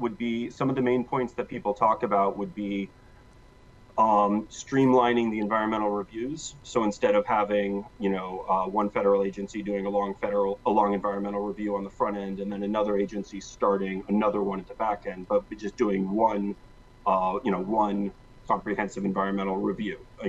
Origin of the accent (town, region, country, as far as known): Alaska, United States